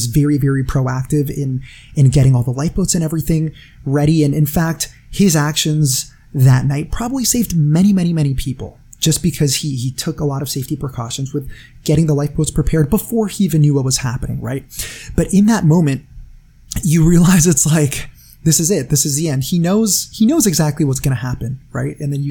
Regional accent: London, Ontario, Canada; Victor Garber is from my hometown in Canada, London, Ontario.

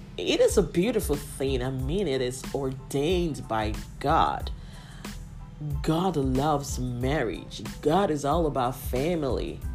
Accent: Nigeria; using Nigeria as, of course, as a country where I'm Nigerian

